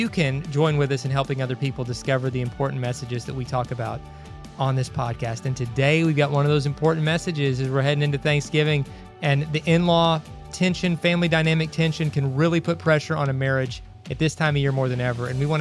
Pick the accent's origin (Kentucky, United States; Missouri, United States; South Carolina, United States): Kentucky, United States; You know, we've lived away from home. We grew up in Kentucky. All of our family, both sides for the most part, are still in Kentucky.